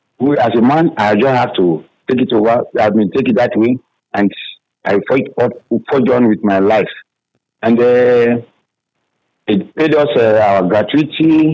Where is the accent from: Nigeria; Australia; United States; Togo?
Nigeria; Kabba, Kogi; moved away as an adult; also born or lived in Kaduna; I am from Kaba in Kogi State. Born in 1954 for a family of … And I grew up in Kaba.